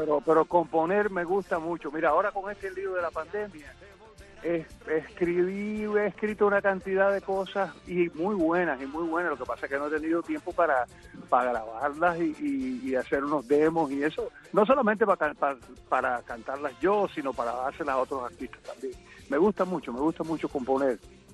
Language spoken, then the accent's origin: Spanish; Sancti Spíritus, Cuba; born there; Yo nací en Santi Espíritus, Yayabo.